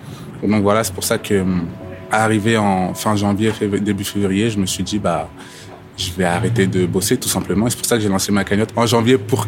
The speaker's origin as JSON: {"language": "French", "town": "Saint-Denis", "region": "Île-de-France", "country": "France", "tie": "born or raised there", "said": "Moi, je suis né à Saint-Denis, j'ai grandi à Saint-Denis."}